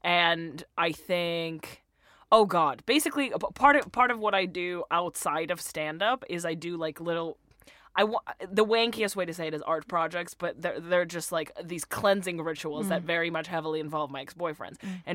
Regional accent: Russia; I'm originally from Russia

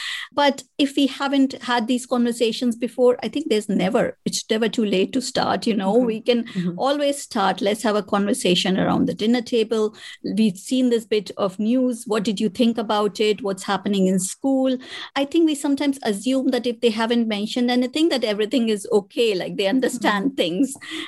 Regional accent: India; I think because I came from India

